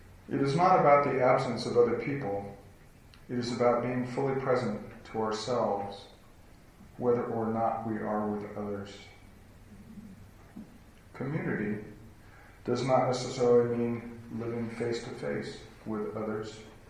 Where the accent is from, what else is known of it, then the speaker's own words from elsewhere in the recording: Santa Fe, New Mexico, United States; the news broke about a shooting at Santa Fe High School. And my first thought was for my hometown and my friends. With kids in high school, with teenagers. But it turned out there's a Santa Fe, Texas.